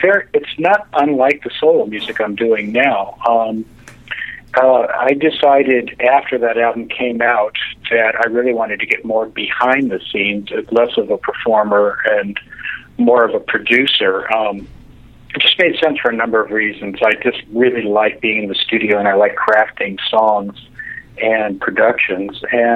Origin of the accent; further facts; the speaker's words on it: San Diego, California, United States; Well, I grew up in San Diego and was in bands.